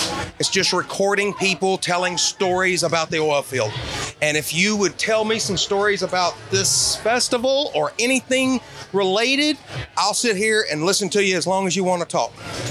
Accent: Baton Rouge, Louisiana, United States; I came from Baton Rouge, Louisiana. I live just south of Baton Rouge.

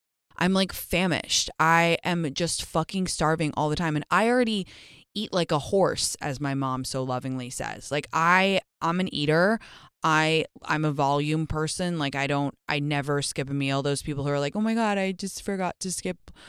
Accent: London, United Kingdom; Growing up in London, we went a lot because you

